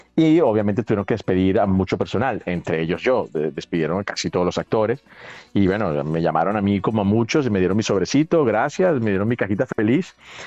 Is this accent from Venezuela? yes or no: yes; Venezuela; moved away; Mira, normalmente una vez al año, es cuando ya me fui a vivir fuera de Venezuela, normalmente una vez al año.